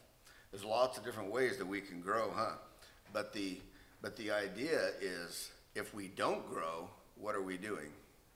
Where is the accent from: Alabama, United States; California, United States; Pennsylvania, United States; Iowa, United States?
California, United States; Well, growing up in California, you know, I was used to the heat, you know, work all my life in it.